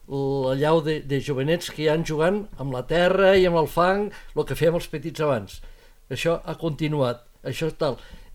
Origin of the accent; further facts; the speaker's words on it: Les Borges Blanques, Catalonia, Spain; clar, som de Lleida, de la província, no? Diu, però som de les Borges.